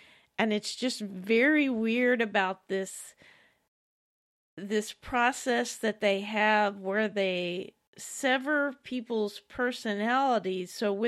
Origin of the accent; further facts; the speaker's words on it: Beaumont, Texas, United States; now in North Texas, United States; I don't have any MAGA friends up here in North Texas. They're all folks that I grew up with down in Beaumont, you know.